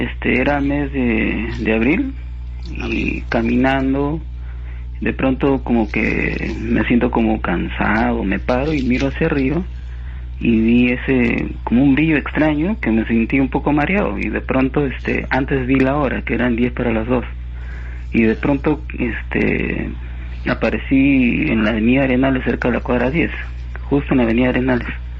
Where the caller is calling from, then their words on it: Ventanilla, Callao, Peru; De Ventanilla.